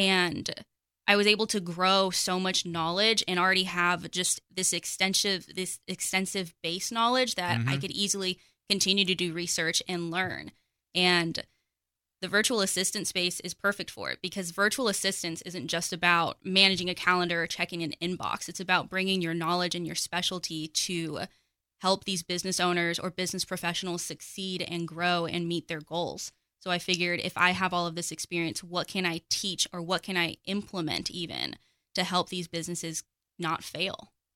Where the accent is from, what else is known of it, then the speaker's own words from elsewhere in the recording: Pottsboro, Texas, United States; also born or lived in Las Vegas, United States; So I am from Pottsboro. I spent about 15 years in the big city of Las Vegas before I moved out to Texas